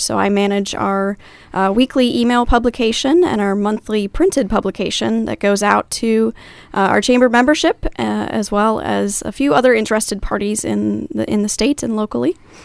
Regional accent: Minnesota, United States; I'm a Minnesota girl, born and raised in Minnesota, and decided I loved the state but wanted to explore other parts of the country.

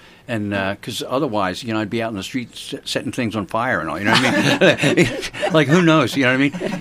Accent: Philadelphia, Pennsylvania, United States; I'm from Philly, and I started playing banjo, like tenor banjo, when I was a kid.

